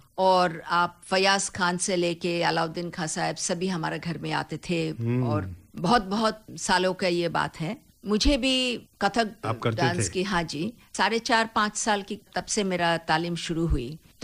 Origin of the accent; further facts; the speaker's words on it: Kolkata, West Bengal, India; now in Mumbai, India; अभी तो फिलहाल मैं मुंबई में हूँ, लेकिन मैं कलकत्ता की रहवासी थी।